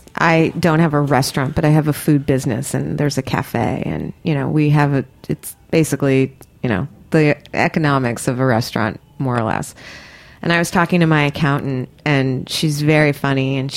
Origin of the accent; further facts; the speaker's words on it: New York, United States; at least from my understanding as a New Yorker